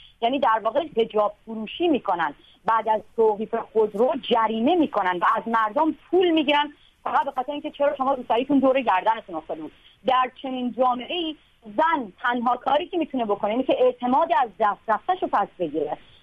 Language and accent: Persian; Iran; born or raised there; moved away